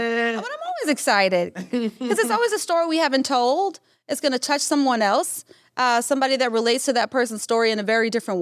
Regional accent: Mississippi, United States; You know, I'm from Mississippi. We're very conservative. I have 8 brothers.

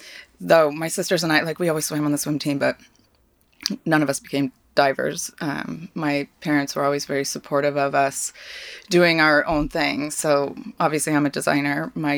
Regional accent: Chicago, Illinois, United States; also born or lived in Park City, Utah; So I was born in Chicago. We were there until I was 10. And then we moved to Park City, Utah.

